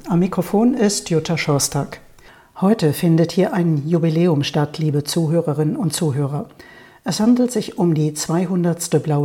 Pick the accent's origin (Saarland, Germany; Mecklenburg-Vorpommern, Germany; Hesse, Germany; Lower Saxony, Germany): Hesse, Germany; Wiesbaden; wie ich durch meine Gäste mit ihren ganz unterschiedlichen Themen meine Heimatstadt entdeckte und kennenlernte.